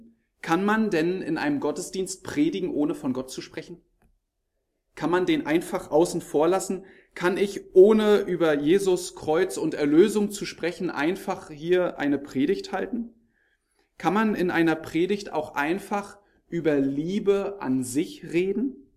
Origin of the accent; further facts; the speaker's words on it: Malchow, Mecklenburg-Vorpommern, Germany; Ja, ich komme aus Malchow. Das ist auch eine schöne Urlaubsstadt.